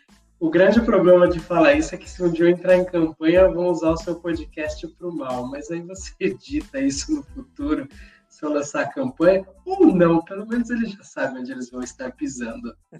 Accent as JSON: {"language": "Portuguese", "country": "Brazil", "said": "Até porque nós somos brasileiros e o fim do mundo é só o café que a gente toma de manhã."}